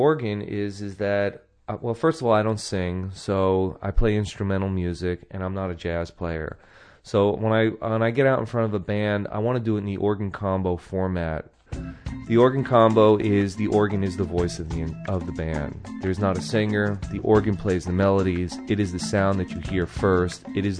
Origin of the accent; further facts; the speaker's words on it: Westbury, New York, United States; moved away as an adult; also born or lived in Boston; I grew up in New York, specifically Westbury, New York. That's on Long Island. And when I got to the age of about 20, I moved up to Boston.